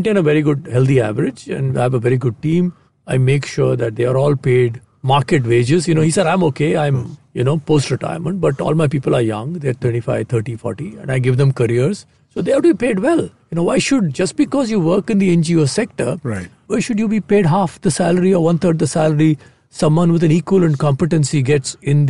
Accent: Andhra Pradesh, India; What you're saying is very interesting because my home state is Andhra.

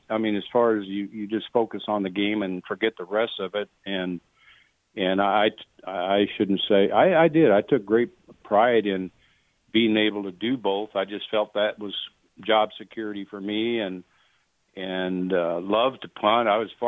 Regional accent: Wyoming, United States; born there; no, I was born in Wyoming, but I kicked for Adams State College, you know.

